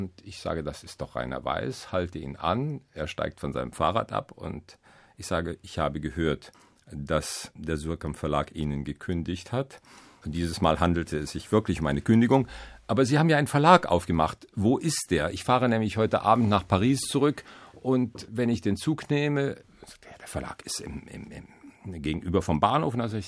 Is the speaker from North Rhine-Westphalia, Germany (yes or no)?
yes; Cologne, North Rhine-Westphalia, Germany; born there; Ich bin in Köln geboren und bin, damals war das jedenfalls, so katholisch erzogen worden.